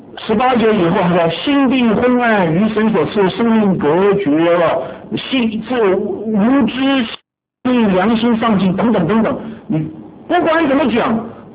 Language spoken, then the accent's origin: Chinese; Taiwan; 我知道在我长大的台湾也好我这些年常去的中国大陆也好